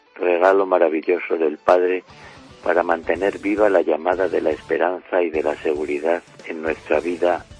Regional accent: Salamanca, Castile and León, Spain; salmantino y pintor

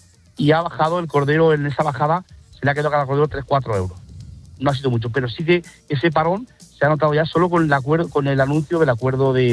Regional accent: Santiago-Pontones, Andalusia, Spain; Pues ahora estamos en Marmolejo. Como bien has dicho, soy ganadero trashumante. Soy oriundo de Santiago Pontones, pero ahora me pilla en la zona de pastos más cálidos en invierno.

